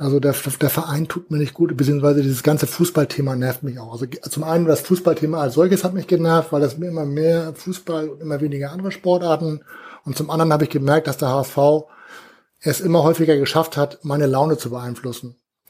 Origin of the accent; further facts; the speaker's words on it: Hamburg, Germany; Ich bin Hamburger. Ich bin in Hamburg aufgewachsen